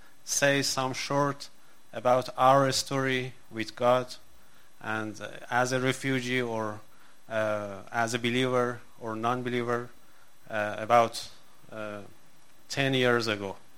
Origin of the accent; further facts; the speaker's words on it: Iran; و در اونجا بزرگ شدیم.